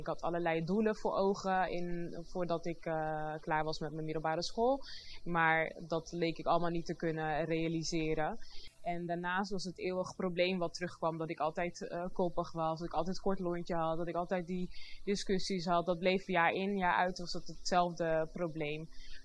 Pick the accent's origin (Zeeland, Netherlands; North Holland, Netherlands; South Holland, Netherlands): South Holland, Netherlands; Rotterdam; ik ben 29 jaar oud, ik kom uit Rotterdam.